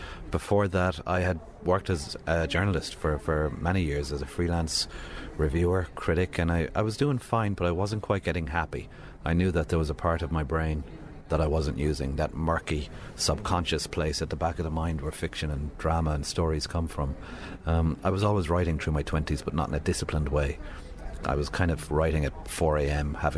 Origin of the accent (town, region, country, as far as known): Ireland